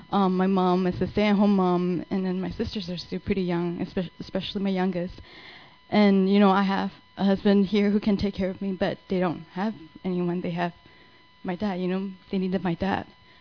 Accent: Singapore; also born or lived in Arizona; now in United States; I'm Ming's wife. I'm from Singapore. I was born and raised in Singapore. And I came to the U.S. And I've been living here for a couple of years. And like he mentioned, we just moved here from Arizona.

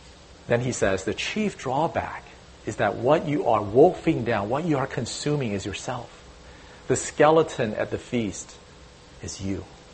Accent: Taiwan; Now, I remember when I was growing up in Taiwan, I read this Chinese folk story.

